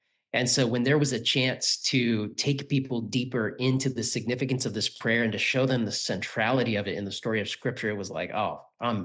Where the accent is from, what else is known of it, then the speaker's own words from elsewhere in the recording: Grand Rapids, Michigan, United States; lived in my hometown, Grand Rapids, Michigan.